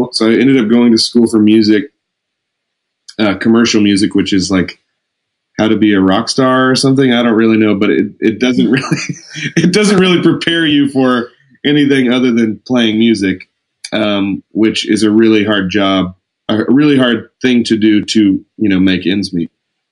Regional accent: Lubbock, Texas, United States; I grew up in Lubbock also, and I have a twin sister, and we are exact opposites of each other.

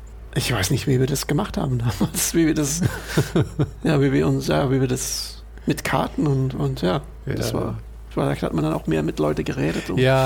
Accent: Belgium; man kann es als Belgier doch.

